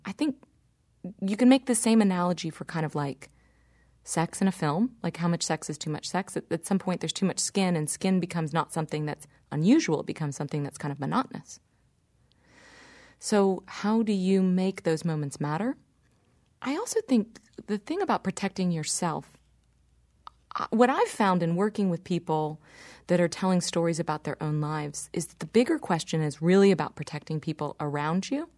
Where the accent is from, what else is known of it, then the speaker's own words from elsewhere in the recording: Dallas, Texas, United States; I grew up in Dallas wondering why.